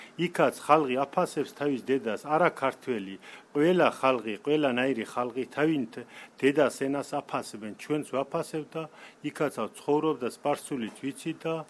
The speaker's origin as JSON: {"language": "Georgian", "town": "Fereydan", "region": "Isfahan", "country": "Iran", "said": "ირანიდან ვართ, ფერეიდანიდან, ქართველები ვართ, იქ ცხოვრობ."}